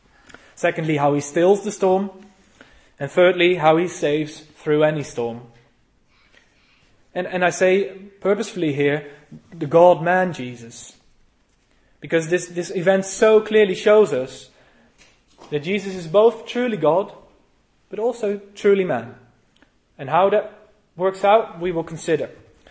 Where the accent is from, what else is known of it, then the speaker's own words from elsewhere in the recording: Netherlands; I grew up in the Netherlands